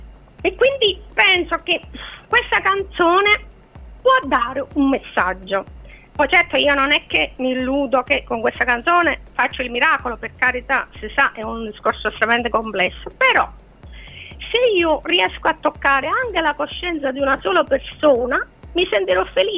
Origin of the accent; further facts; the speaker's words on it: Campania, Italy; io sono campana tra l'altro, e anche in Campania abbiamo del mare stupendo